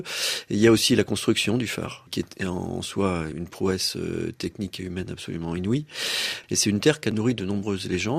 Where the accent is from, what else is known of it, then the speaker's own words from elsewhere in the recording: Brittany, France; ça se passait chez moi, en Bretagne.